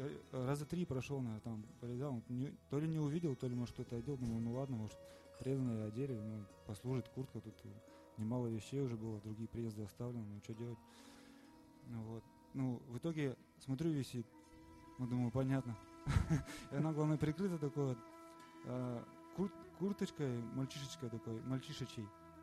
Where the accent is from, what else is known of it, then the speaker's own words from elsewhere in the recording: Yoshkar-Ola, Mari El, Russia; я из Йошкар-Олы.